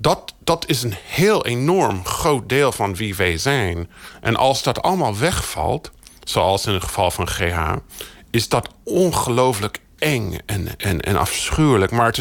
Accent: United States; Ik ben in de Verenigde Staten opgegroeid. En ik ben in de jaren 80 opgegroeid

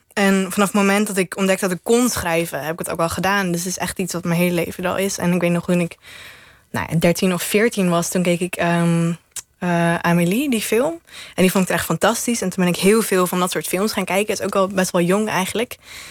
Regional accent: Ermelo, Gelderland, Netherlands; Nou, ik kom uit Ermelo. Dat heeft volgens mij 10.000 inwoners

